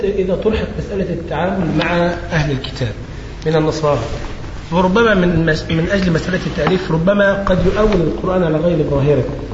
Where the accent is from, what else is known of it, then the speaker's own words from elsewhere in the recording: Egypt; ونحن في إطار المواطنة ونحن مصريين أولا وأخيرا